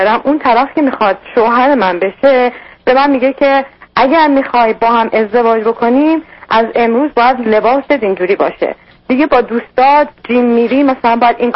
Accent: Iran; moved away; کسایی که همسن منن، مال اون جنریشنی هن که ماها از ایران آمدیم بیرون و اینجا هستیم

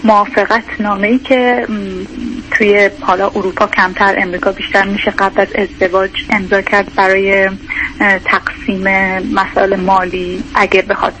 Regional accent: Iran; moved away as an adult; now in Europe; من حدود 3 سال پیش ساکن اروپا هستم، نزدیک 10 ساله که از ایران اومدم بیرون، 31 سالمه الان و برای ادامه تحصیل اومدم، برشم شروع کردم به کار کردن و دیگه اینجا موندم.

